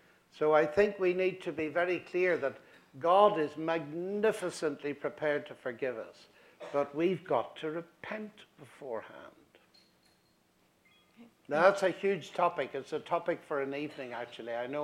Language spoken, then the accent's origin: English; Northern Ireland, United Kingdom; I come from Northern Ireland